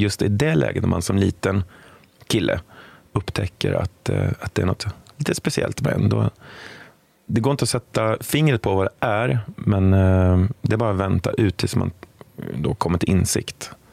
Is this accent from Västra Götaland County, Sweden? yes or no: yes; Västra Götaland County, Sweden; born there; Och jag är född utanför Borås.